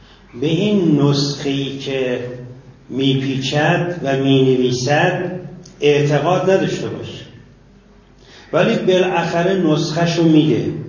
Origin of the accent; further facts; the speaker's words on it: Abarkuh, Yazd, Iran; ما سال 52 در شهر خودمون ابرکو طلبه شدیم. اولش 23 نفر بودیم